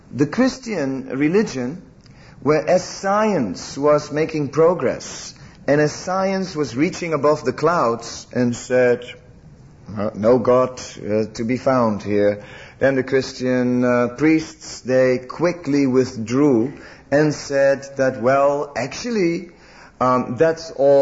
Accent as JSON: {"language": "English", "country": "Netherlands", "said": "I'm from Holland."}